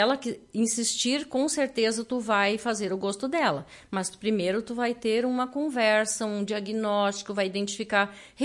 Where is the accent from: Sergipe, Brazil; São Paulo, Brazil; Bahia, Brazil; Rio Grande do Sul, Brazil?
Rio Grande do Sul, Brazil; Mormaço; eu sou natural de Soledade, né? Mas do interior de Soledade. Eu sou, precisamente, natural de Mormaço, uma cidadezinha, então, hoje pequena, né, que pertencia à Soledade, e em 93 ela emancipou. Eu sou natural de Mormaço.